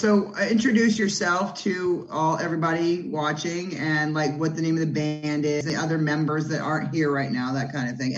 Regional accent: Maine, United States; I'm from Maine. I'm a flannel girl. It's okay. We like flannel.

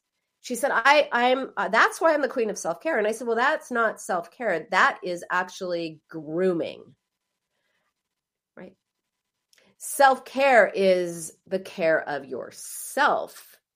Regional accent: Israel; now in Los Angeles, United States; We come from Israel

